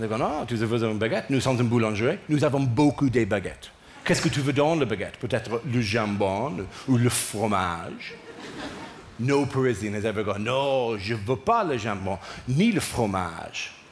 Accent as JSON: {"language": "English", "country": "Ireland", "said": "but then I'm Irish, right?"}